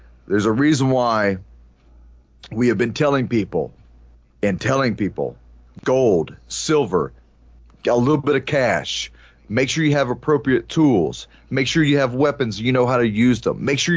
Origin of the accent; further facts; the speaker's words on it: United States; So we and I, you know, it's as an American veteran, as a military veteran, it's hard to say this at times.